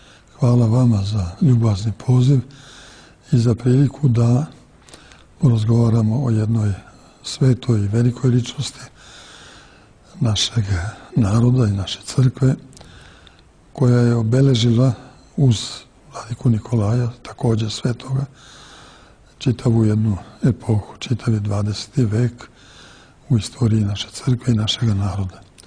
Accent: Vojvodina, Serbia; pogotovo sam kao mali gimnazista u Somborskoj gimnaziji raspuste provodio u manastirima našim, najpre ovde u rodnoj Bačkoj, u manastiru Bođanima, kasnije na Fruškoj gori.

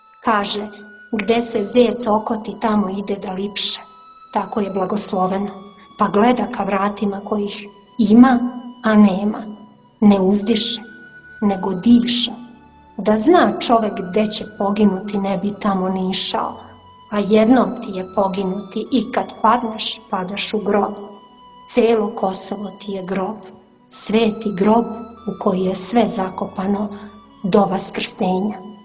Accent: Čačak, Moravica District, Serbia; born there; ja koja sam rođena u Čačku i gdje je ta moja pupčana vrpca presečena

